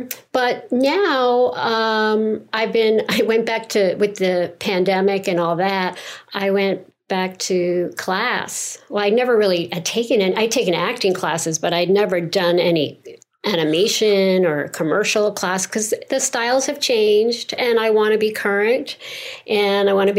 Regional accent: New York, United States; accent: New York; And I'm from New York. So I said, sure.

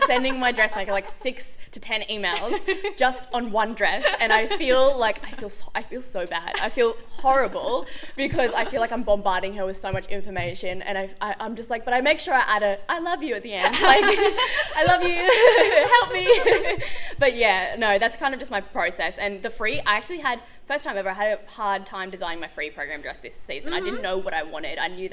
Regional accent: Australia; that's something that I've lost as an Australian. I now say ketchup all the time.

